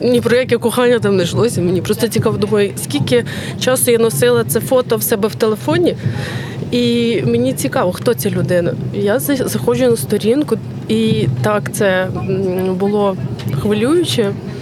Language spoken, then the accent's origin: Ukrainian; Kamianets-Podilskyi, Khmelnytskyi Oblast, Ukraine; Він написав, що він з Миколаєва, а я з Кам'янця-Подільського.